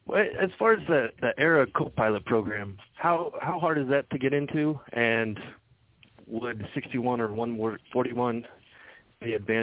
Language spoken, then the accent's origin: English; Alaska, United States; I'm partly from Alaska